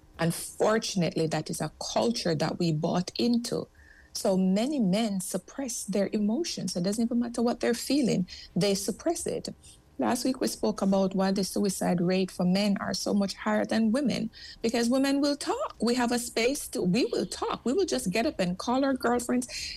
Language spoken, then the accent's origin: English; Jamaica; the blessing of being a Jamaican or maybe a Caribbean person is our level of resilience.